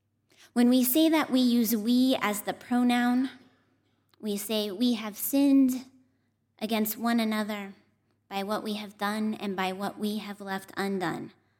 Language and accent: English; Wyoming, United States; I am from Wyoming. I grew up rock climbing.